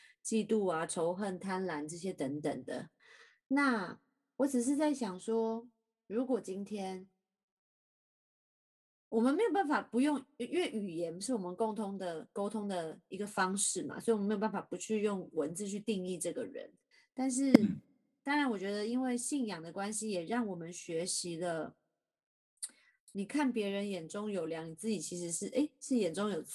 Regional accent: Taiwan; 我虽然不是从小在国外念书的孩子，但是在台湾的经历的教育体制也是

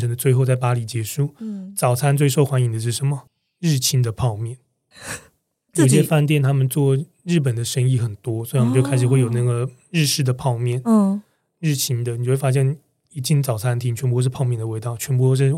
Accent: Taiwan; 我们台湾人出去的时候

